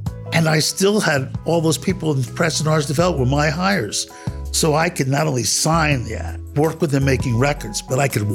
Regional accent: New York City, New York, United States; I grew up in the Bronx, New York City.

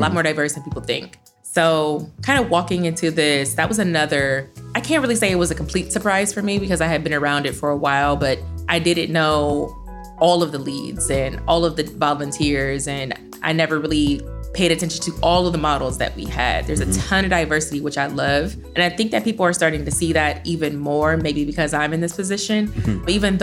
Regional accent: Columbus, Ohio, United States; So I'm born and raised in Columbus. I went to the University of Akron.

